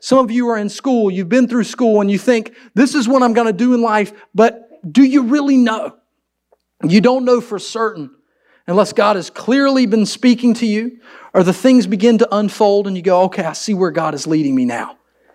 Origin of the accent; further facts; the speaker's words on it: Wilson, North Carolina, United States; "Hey, I grew up in Wilson," nobody knows what that is. I have to tell them I'm an hour east of Raleigh.